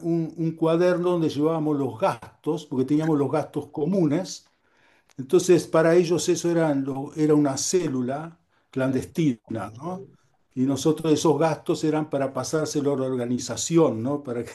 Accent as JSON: {"language": "Spanish", "country": "Uruguay", "also_born_or_lived": "Argentina", "moved": "yes", "said": "En 2 años habíamos conseguido documento de identidad argentina y radicalización. Como uruguayos, digamos, teníamos esas posibilidades."}